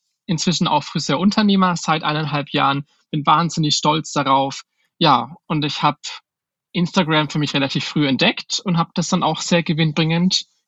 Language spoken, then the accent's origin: German; Schweinfurt, Bavaria, Germany; ich komme aus Schweinfurt, das ist halt jetzt eine Kleinstadt mit, weiß ich gar nicht, wie viele Einwohner, 50.000, 60.000 Einwohner.